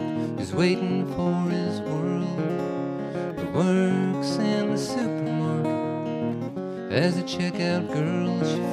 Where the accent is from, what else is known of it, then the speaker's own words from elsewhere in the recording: New Mexico, United States; I grew up in New Mexico, so it's about a town in called Bernalillo and an experience I had there.